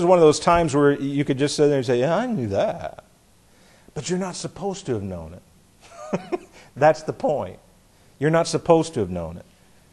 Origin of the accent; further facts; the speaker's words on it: the South, United States; trying to teach a Southerner what being a Southerner is. I've been around it my whole life.